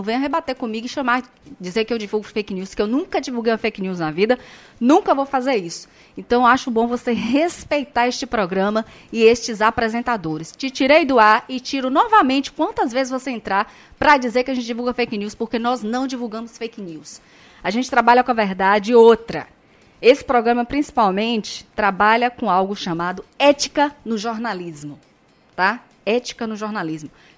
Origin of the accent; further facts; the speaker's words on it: Bahia, Brazil; eu sou baiana, nordestina